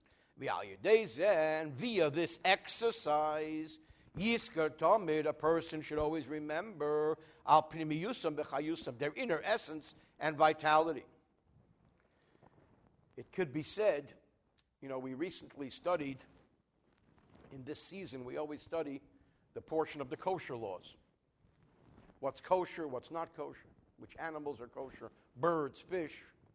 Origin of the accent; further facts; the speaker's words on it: New Jersey, United States; I'm from New Jersey.